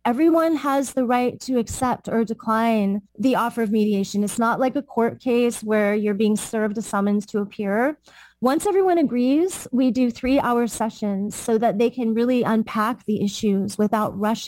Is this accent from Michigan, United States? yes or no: no; San Francisco, California, United States; I was raised in San Francisco.